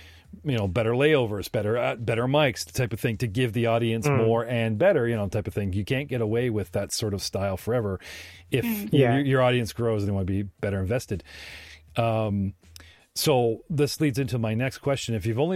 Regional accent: Canada; And I'm sorry, I'm Canadian.

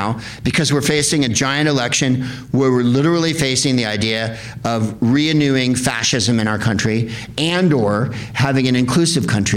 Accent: San Francisco, California, United States; I'm from San Francisco.

